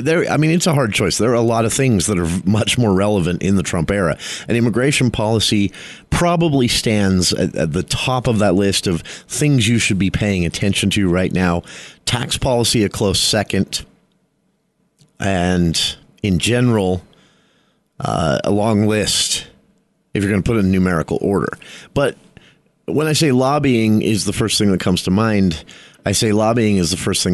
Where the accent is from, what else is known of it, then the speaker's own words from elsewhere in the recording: Utah, United States; There was an event that happened here in my home state. For those listening outside of Utah